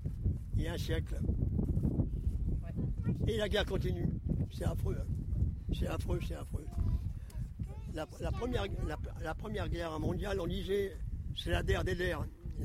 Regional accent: Brittany, France; moi je suis un Breton d'origine, quoi.

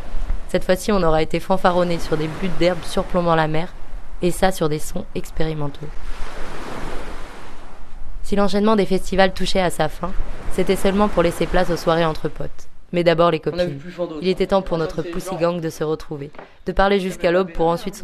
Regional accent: Brittany, France; moved away as an adult; j'avais passé un an loin de mes êtres chers et de ma terre natale, la Bretagne. J'avais décidé de m'éloigner, de partir à Dijon.

